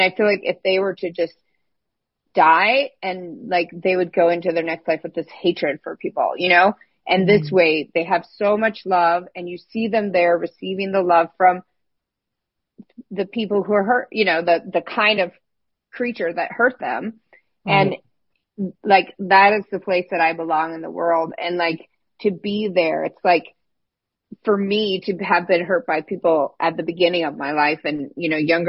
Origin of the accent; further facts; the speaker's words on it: Illinois, United States; I grew up in Illinois and I didn't have any examples of this, but I just knew it.